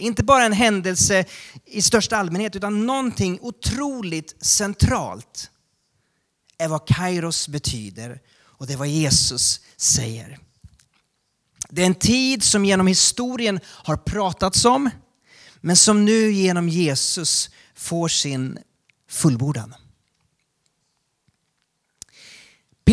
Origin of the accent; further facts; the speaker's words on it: Sweden; Och som svensk så ska man ju helst inte göra något som ska vara annorlunda eller sticka ut, eller hur?